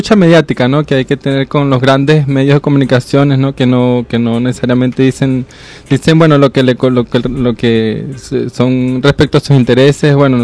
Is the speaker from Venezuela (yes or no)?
yes; La Guaira, Venezuela; now in Toronto, Canada; yo en realidad nací aquí en Toronto, a la edad de los 4 años fui a vivir en Venezuela. Mi mamá es de Venezuela, yo vivía en La Guaira, que es una ciudad que queda, bueno, es el balneario al mismo tiempo que el aeropuerto y el puerto de más cercano a Caracas.